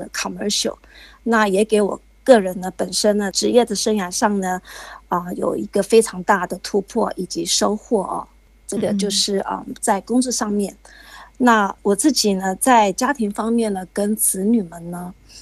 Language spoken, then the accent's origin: Chinese; Los Angeles, California, United States; 我是来自洛杉矶的